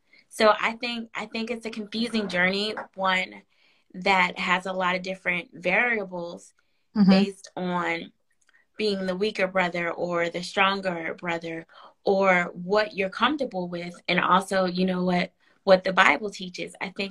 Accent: New York, United States; now in Atlanta, United States; I am an actress here in Atlanta, but I am from New York, or I spent most of my life there. I am also a Christian.

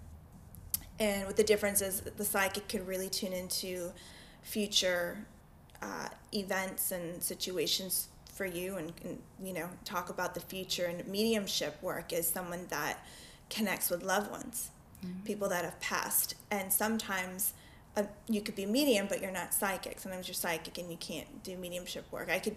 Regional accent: Tucson, Arizona, United States; moved away as an adult; I grew up in Tucson, Arizona.

